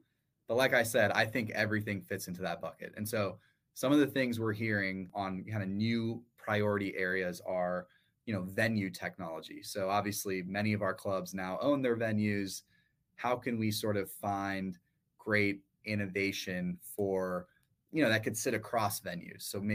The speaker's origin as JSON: {"language": "English", "town": "Indianapolis", "region": "Indiana", "country": "United States", "tie": "born or raised there", "said": "I grew up in Indianapolis, Indiana. So I'm a big, you know, Colts and Pacer fan there"}